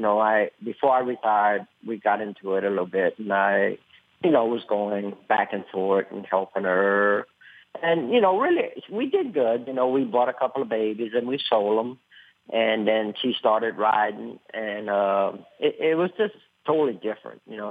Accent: Louisiana, United States; I grew up in Louisiana, and I, you know, the family, everybody trained horses.

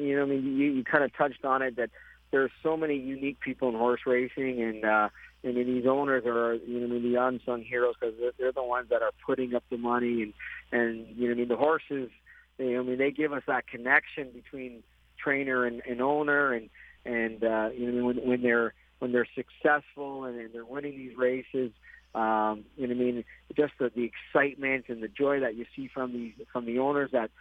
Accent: Canada; Growing up in Canada, it's the race that everybody kind of wants to win.

